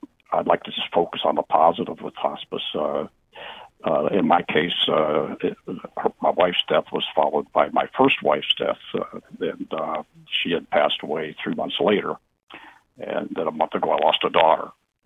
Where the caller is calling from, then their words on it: East Lyme, Connecticut, United States; from East Lyme.